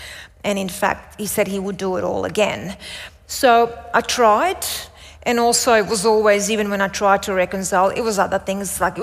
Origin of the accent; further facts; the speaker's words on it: Australia; from me being Australian to me absolutely loving my fans and loving Australia.